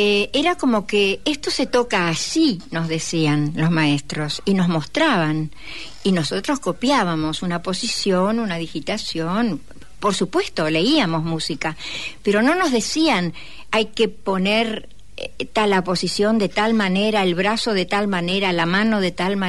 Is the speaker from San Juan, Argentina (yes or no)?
no; Rosario, Santa Fe, Argentina; Yo soy de Rosario.